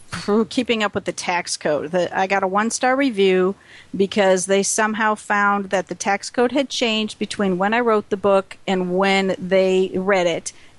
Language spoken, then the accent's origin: English; Wisconsin, United States; I'm really a Packer fan. Oh, I grew up in Wisconsin.